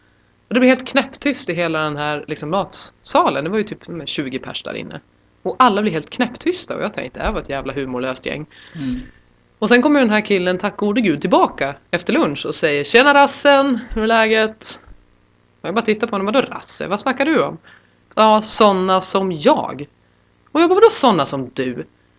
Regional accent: Norrland, Sweden; Jag är uppvuxen i Norrland.

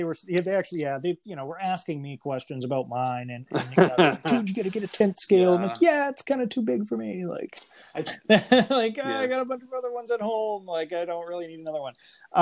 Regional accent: Salem, Massachusetts, United States; Well, I'm actually from Salem, but I live in the next town over.

